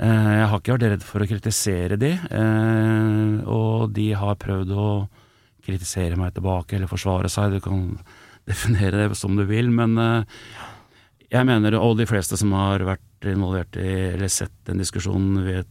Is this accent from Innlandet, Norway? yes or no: yes; Elverum, Innlandet, Norway; jeg kommer fra Elverum, som ikke sånn kjempelangt, 13 mil fra Oslo, nordøst for Oslo.